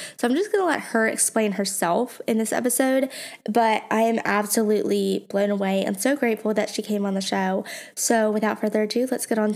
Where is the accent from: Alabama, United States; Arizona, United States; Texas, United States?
Alabama, United States; Mobile; I recently found out that Taylor was in my hometown. So I live in Mobile, Alabama, which is like, where's that?